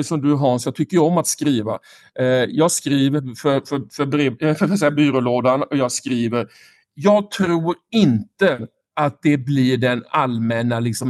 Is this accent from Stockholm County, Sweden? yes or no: no; Oskarshamn, Kalmar County, Sweden; Strömmingen byter ju namn från sill till strömming precis där jag kommer ifrån, Oskarshamn, Kalmarsund.